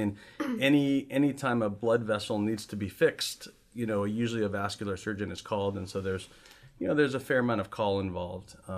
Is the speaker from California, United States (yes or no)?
yes; California, United States; I grew up in the Southern California area, actually very close to UCLA.